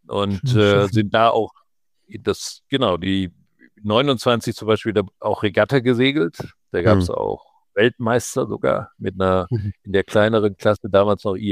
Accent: Southern Germany, Germany; ich komme eigentlich aus Süddeutschland und habe da am Rhein auf dem Goldkanal gesegelt

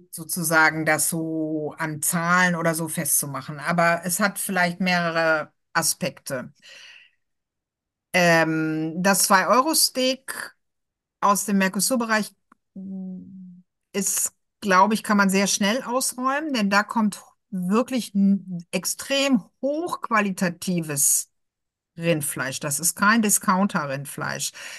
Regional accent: Bonn, North Rhine-Westphalia, Germany; Ich komme ja aus Bonn und das ist sehr nah am Ruhrgebiet.

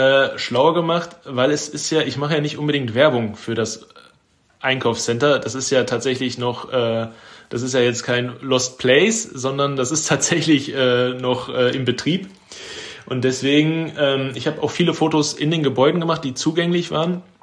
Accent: Bochum, North Rhine-Westphalia, Germany; Und den habe ich gesagt, ich komme aus Bochum

